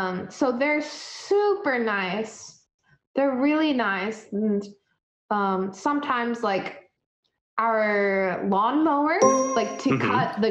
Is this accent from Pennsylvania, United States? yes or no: no; Ohio, United States; now in Nashville, United States; Because I'm from Ohio.